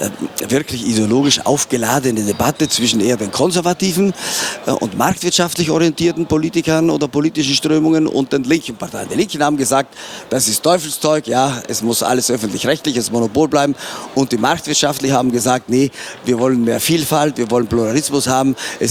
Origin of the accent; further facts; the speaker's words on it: Trentino-Alto Adige, Italy; moved away as an adult; Ja, nein, für mich nicht, das war ja meine Heimat.